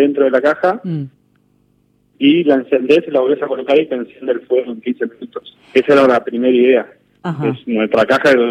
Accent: Corrientes, Argentina; yo soy de Corrientes, la capital del arroz junto con Entre Ríos

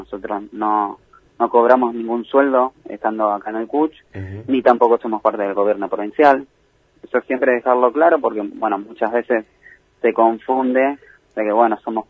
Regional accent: Gaiman, Chubut, Argentina; los dos somos de Gaiman

